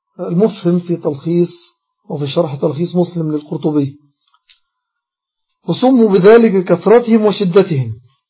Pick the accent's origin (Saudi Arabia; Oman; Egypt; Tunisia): Egypt; الآن إقامة العشاء عندنا في مصر، بارك الله فيه